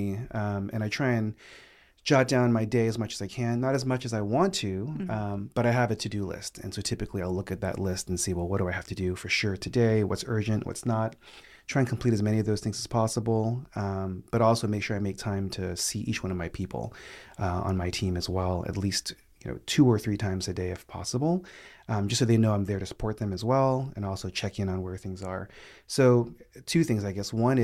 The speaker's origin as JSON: {"language": "English", "town": "New York City", "region": "New York", "country": "United States", "tie": "born or raised there", "also_born_or_lived": "Philadelphia", "said": "So I am originally from the East Coast. I was born in Philadelphia, but raised in New York. And so my K through 12 experience was all in New York City or in Queens."}